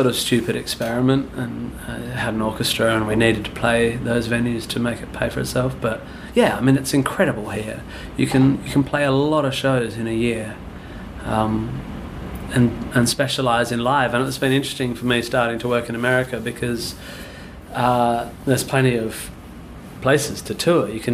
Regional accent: Perth, Western Australia, Australia; I grew up near Swanbourne Beach, and pretty much any day of the year you can go down to the beach and it could be 25-30 degrees

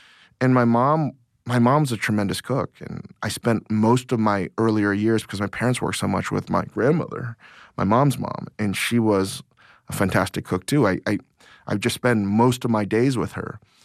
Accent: Virginia, United States; also born or lived in Asia / New York City, United States; And the fact of the matter is I grew up in Northern Virginia to Korean parents, and then I spent a lot of time in Asia and then a lot of time in New York City.

